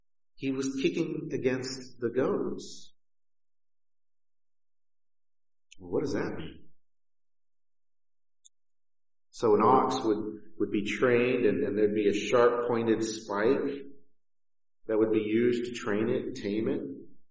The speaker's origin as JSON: {"language": "English", "town": "Houston", "region": "Texas", "country": "United States", "tie": "born or raised there", "said": "Now, I grew up in Houston, where it's hot most of the year. And then I lived in Central Texas"}